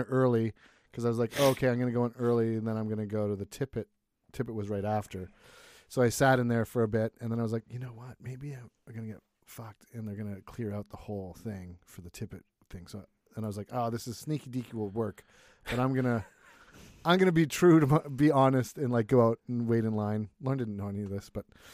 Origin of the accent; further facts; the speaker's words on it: Canada; I'm Canadian.